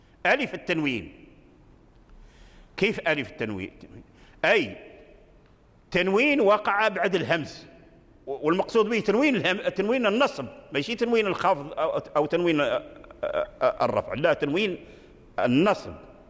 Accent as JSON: {"language": "Arabic", "country": "Morocco", "said": "من الأئمة والعلماء عندنا في المغرب كذلك لهم تأليف"}